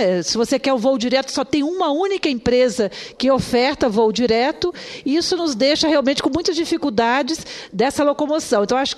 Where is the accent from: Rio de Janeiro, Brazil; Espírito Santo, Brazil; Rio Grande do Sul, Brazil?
Espírito Santo, Brazil; eu sou do Espírito Santo